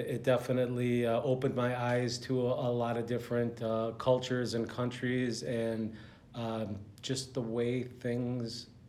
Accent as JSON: {"language": "English", "town": "Chicago", "region": "Illinois", "country": "United States", "tie": "born there", "said": "I was born in Chicago, Illinois, in 1968."}